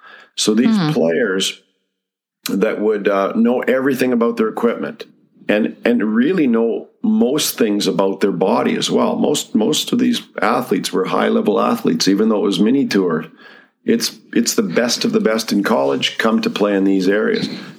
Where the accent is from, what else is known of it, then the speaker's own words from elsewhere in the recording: Medicine Hat, Alberta, Canada; I'm from Medicine Hat originally. That's where I grew up.